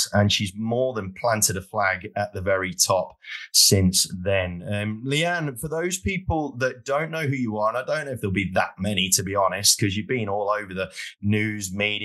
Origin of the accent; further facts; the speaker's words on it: England, United Kingdom; accent: pommy; entertain my drawl pommy accent